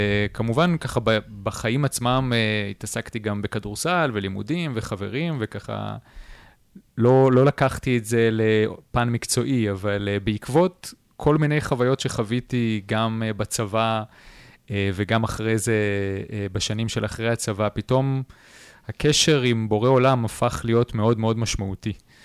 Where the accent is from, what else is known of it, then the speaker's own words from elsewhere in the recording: Gan Shmuel, Haifa District, Israel; אני גדלתי בקיבוץ גן שמואל, יש לי אמא תימנייה מבית דתי מסורתי, אבא חילוני אשכנזי. גדלתי בקיבוץ שהוא בסך הכל קיבוץ חילוני